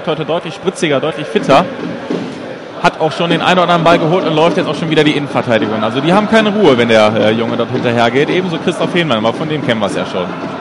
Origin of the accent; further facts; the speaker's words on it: Bielefeld, North Rhine-Westphalia, Germany; Als Bielefelder hat man ja so ein bisschen den Blick darauf, was der Herr macht.